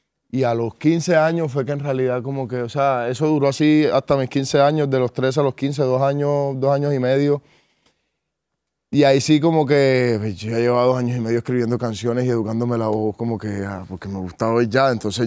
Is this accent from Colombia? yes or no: yes; Montería, Córdoba, Colombia; Yo vengo de Montería, Córdoba. Es en el norte de Colombia, en la costa de Colombia.